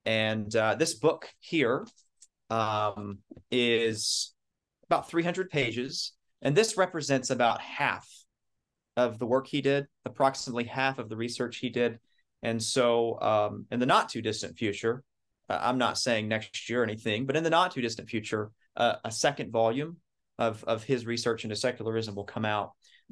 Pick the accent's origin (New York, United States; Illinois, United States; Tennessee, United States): Tennessee, United States; She's from Indiana originally. I'm from the Middle Tennessee area.